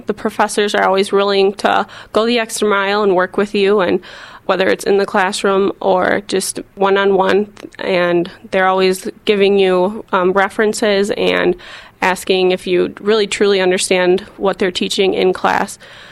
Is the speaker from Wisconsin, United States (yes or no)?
yes; Jefferson, Wisconsin, United States; I'm from Jefferson, Wisconsin. My family owns an auction company, and a few of my uncles are dairy farmers, so I grew up working on the farm